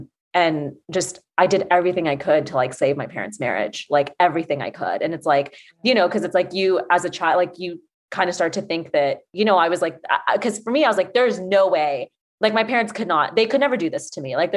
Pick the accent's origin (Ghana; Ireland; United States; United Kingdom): United States; Atlanta, Georgia; I'm from Atlanta and, you know, and, like I've come from a community where, and a culture where everybody literally knows everyone.